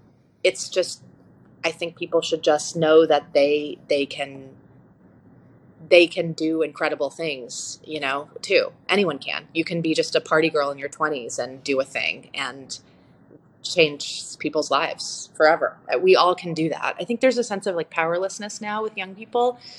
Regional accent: New England, United States; I grew up in in New England where I was definitely in the minority, but there were other Jewish kids and it just wasn't really a thing.

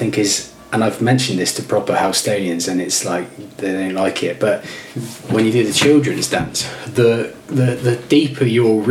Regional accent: South West England, United Kingdom; When I would openly say I'm a Cornish nationalist, it would be to really define my national identity, so I am not English.

